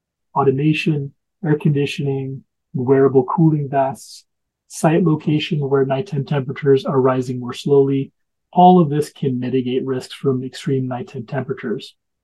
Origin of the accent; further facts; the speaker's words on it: Arizona, United States; I grew up in Arizona, where we've always dealt with extreme heat